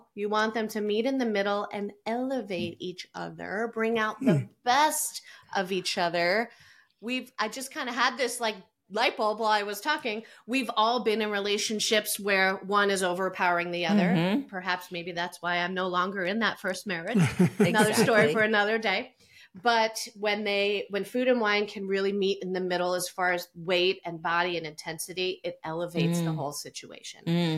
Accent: New Jersey, United States; And I grew up Italian in New Jersey.

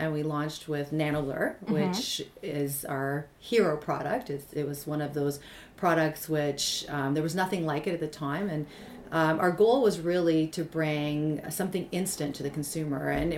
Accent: Toronto, Ontario, Canada; So I'm from Toronto, Canada.

